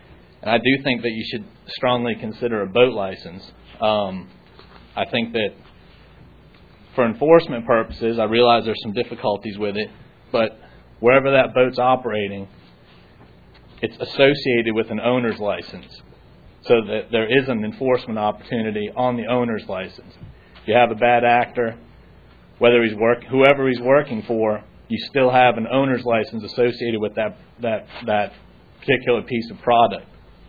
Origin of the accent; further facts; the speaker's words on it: Eastern Shore, United States; I'm from the Eastern Shore as well.